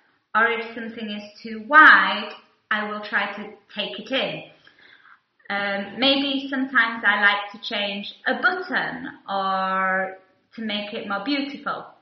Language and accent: English; England, United Kingdom; I'm from England.